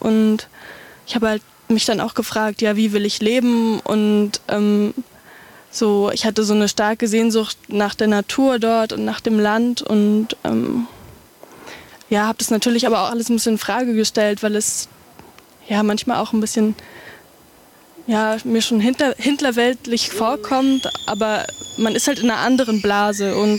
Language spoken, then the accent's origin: German; Brandenburg, Germany; Genau, der Ort in Brandenburg ist mein Heimatort, wo ich aufgewachsen bin.